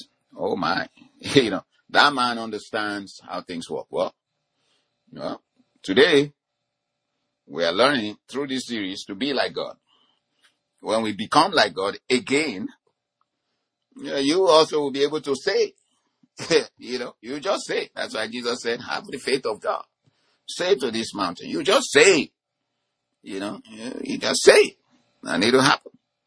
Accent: Nigeria; You know, the country where I grew up from in Nigeria, we were a colony of Great Britain for a long time.

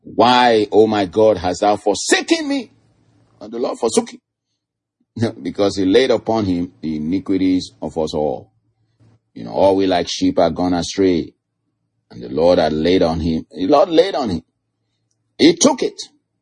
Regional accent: Nigeria; moved away; I was coming from Nigeria years ago. I knew very little about all these sicknesses and diseases. And I came to this country, I started hearing all kinds of things.

